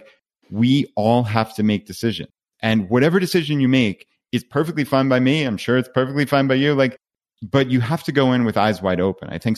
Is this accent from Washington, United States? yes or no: no; New York, United States; So we're from Long Island, New York, which is a suburb of New York City.